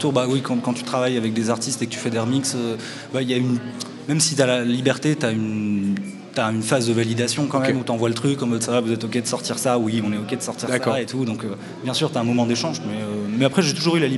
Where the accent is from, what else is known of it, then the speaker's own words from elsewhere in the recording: Spain; je suis français espagnol. Donc, d'accord. Moi, j'ai grandi en fait toute ma vie en Espagne.